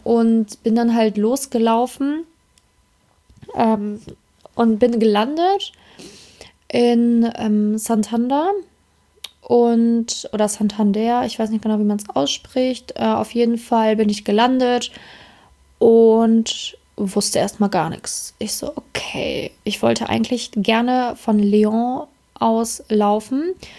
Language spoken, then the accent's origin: German; Münster, North Rhine-Westphalia, Germany; Ich so, echt, da komme ich auch her. Also da habe ich noch zu der Zeit auch in Münster gewohnt.